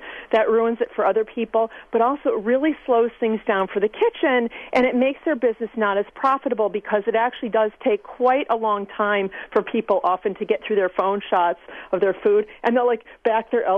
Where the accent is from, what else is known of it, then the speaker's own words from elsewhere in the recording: Michigan, United States; I'm from the Midwest, from Michigan, across the lake. And, I was raised to be decent and friendly.